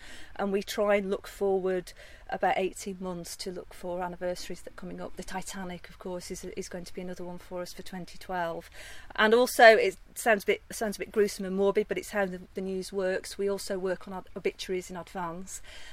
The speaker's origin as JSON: {"language": "English", "town": "Kendal", "region": "North West England", "country": "United Kingdom", "tie": "born or raised there", "said": "So if you're looking for Kendal, which is my hometown, you have to know, obviously now it's in Cumbria, but back then was it Cumberland, Westmorland or Lancashire?"}